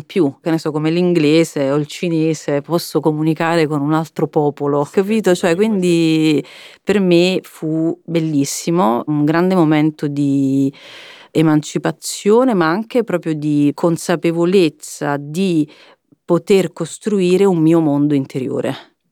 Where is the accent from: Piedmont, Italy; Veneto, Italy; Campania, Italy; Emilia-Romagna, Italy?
Campania, Italy; io sono cresciuta nel Vesuviano. Le elementari ero a Torre del Greco, invece medie e liceo le ho fatte in questo paesino che si chiama San Sebastiano al Vesuvio, che è proprio sul Vesuvio.